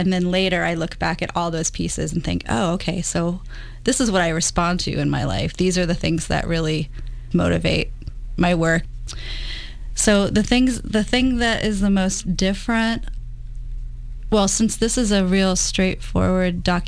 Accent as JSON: {"language": "English", "town": "Manassas", "region": "Virginia", "country": "United States", "tie": "born or raised there", "said": "I grew up in Manassas, Virginia, which was a Civil War town"}